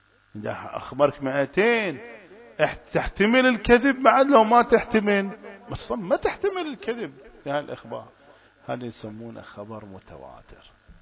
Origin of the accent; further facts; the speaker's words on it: Bahrain; رأس البر عندنا في البحرين، صار فيضان